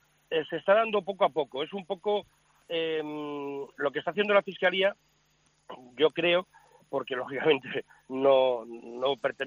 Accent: Madrid, Community of Madrid, Spain

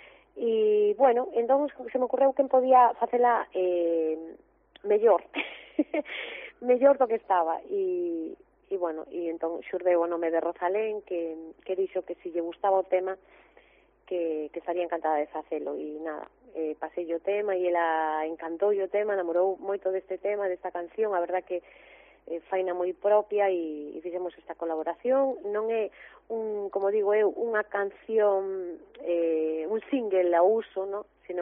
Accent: Galicia, Spain; E moi contenta pues, de estar na miña terra, porque Ferrolterra é a miña terra

